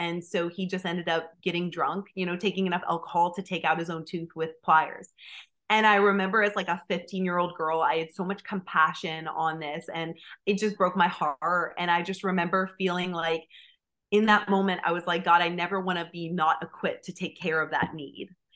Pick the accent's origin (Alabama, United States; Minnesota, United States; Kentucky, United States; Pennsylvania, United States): Pennsylvania, United States; Sinking Spring; I was born and raised in Pennsylvania, Sinking Spring area growing up.